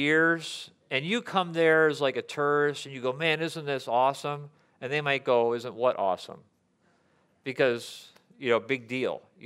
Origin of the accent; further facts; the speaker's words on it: Michigan, United States; I'm from Michigan, by the way